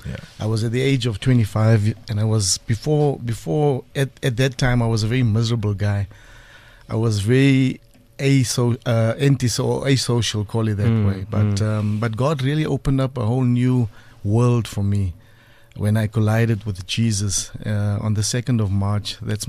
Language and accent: English; Johannesburg, Gauteng, South Africa; I grew up in the Western